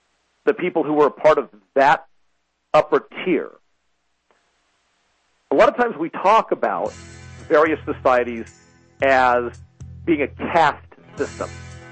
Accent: United States; Now, if you're like me, as an American, when I hear that, it immediately gets my back up.

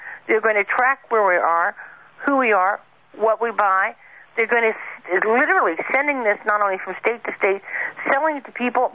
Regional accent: California, United States; because I grew up partly in California, so I was living in California.

